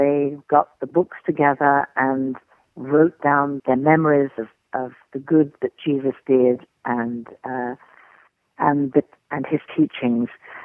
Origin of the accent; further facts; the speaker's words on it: England, United Kingdom; also born or lived in Italy; I was born in Italy. My father was Italian, and his family were very devout. And so even though we moved to England when I was four, in my childhood, I would go to the Roman Catholic Church in town.